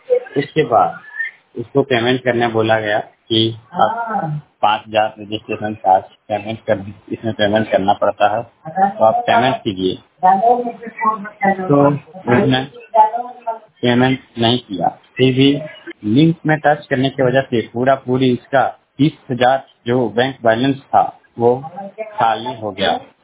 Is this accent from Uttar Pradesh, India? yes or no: no; Deoghar, Jharkhand, India; मैं झारखंड का देवघर डिस्ट्रिक्ट के रहने वाला हूँ। मेरा उम्र 20 साल है, मैं अभी 12वीं कर रहा हूँ।